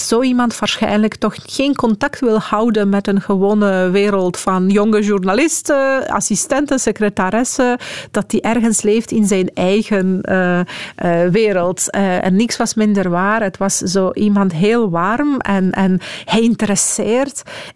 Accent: Poland; Dutch is a second language; want als Poolse, wij geloven enorm in die coexistentie van levenden en doden.

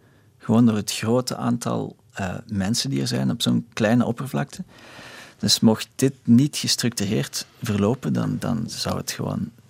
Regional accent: Overpelt, Flanders, Belgium; now in Tokyo, Japan; zo hetzelfde als waar ik opgroeide in Limburg, in Overpelt.

